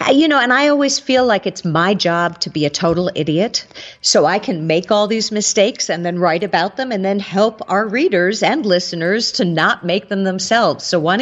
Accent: New York City, New York, United States; And I'm not a great driver. I'm from New York City. I don't even own a car.

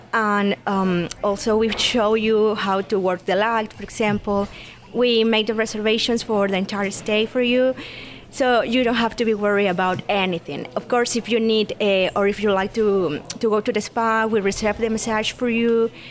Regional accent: Veracruz, Mexico; English is a second language; I am from Veracruz.

